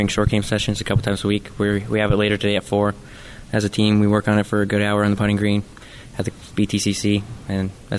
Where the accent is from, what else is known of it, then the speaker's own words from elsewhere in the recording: Canada; basically being Canadian, so it was a good fit for me.